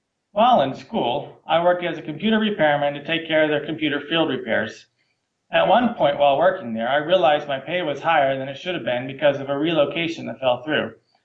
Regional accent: Pennsylvania, United States; born there; I'm the oldest of four boys. I was born on July 26, 1977, in a small town outside of Pittsburgh, Pennsylvania.

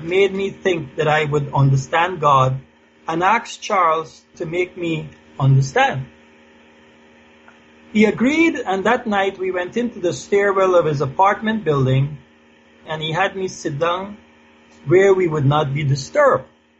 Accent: Guyana; moved away; I'm from Guyana, formerly British Guyana in South America. I was born to my parents, Gladstone and Enid … in 1955. I grew up there in relative freedom

